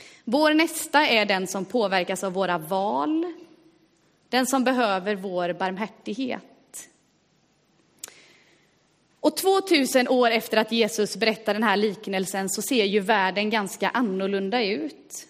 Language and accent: Swedish; Gothenburg, Västra Götaland County, Sweden; now in Stockholm, Sweden; och jag är göteborgare i både grunden och i hjärtat, men lever just nu i exil i Stockholm där jag läser till pastor på Teologiska högskolan.